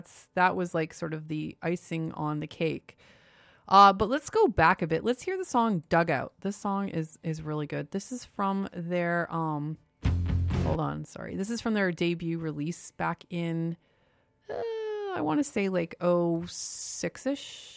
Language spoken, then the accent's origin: English; Windsor, Ontario, Canada; Because I'm from Windsor. You have to know that. I'm from Windsor and I'm a big baseball fan, big fan of the Tigers.